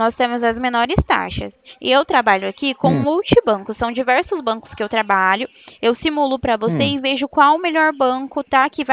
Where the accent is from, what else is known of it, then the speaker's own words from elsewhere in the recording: São Paulo, Brazil; Eu sou de São Paulo.